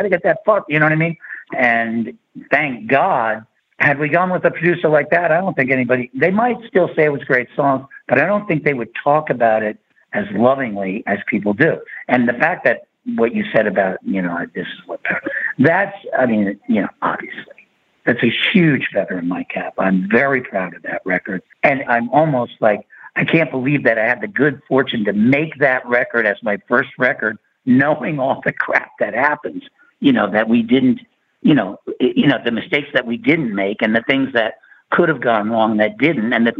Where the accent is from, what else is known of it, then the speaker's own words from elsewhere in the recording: New York, United States; And then all of a sudden, I'm a New Yorker.